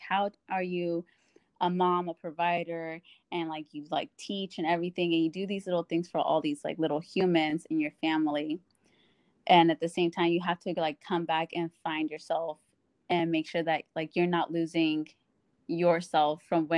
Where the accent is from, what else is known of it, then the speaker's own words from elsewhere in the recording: Bakersfield, California, United States; also born or lived in Arroyo Grande; And I ended up moving to Bakersfield, California when I was just like 9 years old. And, grew up from there.